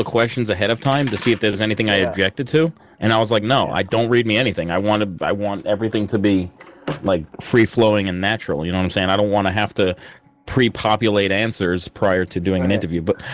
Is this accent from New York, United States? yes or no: yes; New York, United States; born there; I live in New York somewhere. I was born in New York, and at the age of 19, I decided to enlist in the Marine Corps.